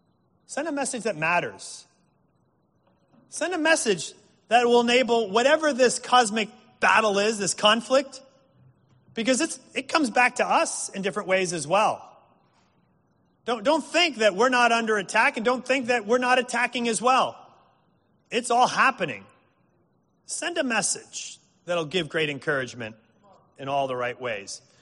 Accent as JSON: {"language": "English", "region": "New Jersey", "country": "United States", "said": "I'm not from Canada, by the way. But I am from New Jersey."}